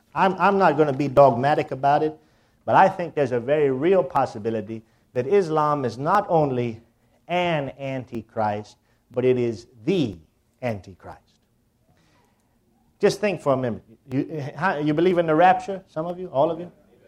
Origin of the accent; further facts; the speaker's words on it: North Carolina, United States; I'm from North Carolina. I can do that.